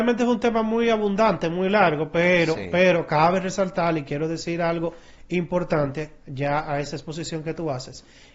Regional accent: Dominican Republic; nosotros como República Dominicana

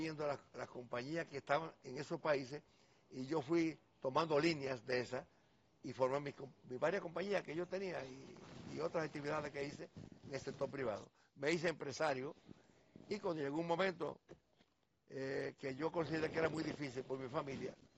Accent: Santiago de los Caballeros, Santiago, Dominican Republic; now in Santo Domingo, Dominican Republic; Pero mi mujer no quería venir para la capital, como santiaguera, como somos los santiagueros. Entonces hubo que poner una etapa de prueba, pero después los viajes allá, ella entendió que podíamos venir para acá, nos mudamos a la capital

